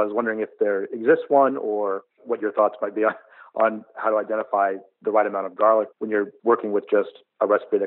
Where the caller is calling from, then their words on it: Atlanta, Georgia, United States; Atlanta, Georgia.